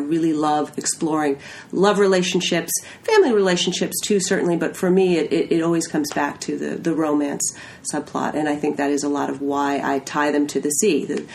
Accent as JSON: {"language": "English", "region": "New England", "country": "United States", "lives_now": "North Carolina, United States", "said": "I'm originally from New England, so my first few books were set on the coast of New England, and I've lived in North Carolina now for 8 years"}